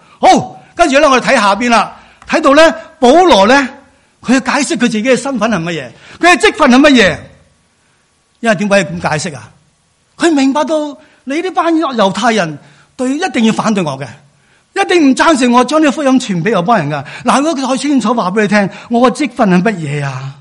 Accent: China; 他不因为我们中国人就不同我们传福音嘛。所以今天我们很清楚，我们知道我们不应该只是单向中国人传福音。

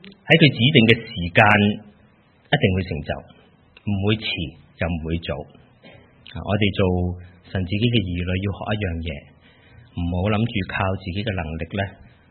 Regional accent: Hong Kong; now in New Zealand; 包括我们的家乡香港，包括我们现在所生活的纽西兰。

